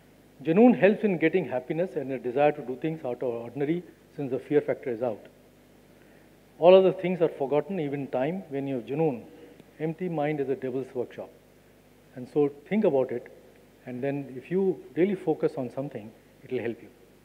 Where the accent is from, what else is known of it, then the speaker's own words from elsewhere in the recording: Lucknow, Uttar Pradesh, India; I was born and raised in Lucknow, went to some of the best English school, St. Francis.